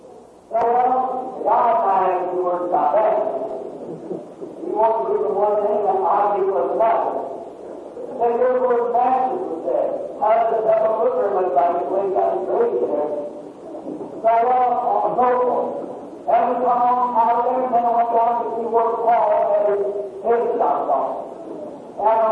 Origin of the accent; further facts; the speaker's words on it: Ireland; I'm an Irish person, my people, before we were all Catholic.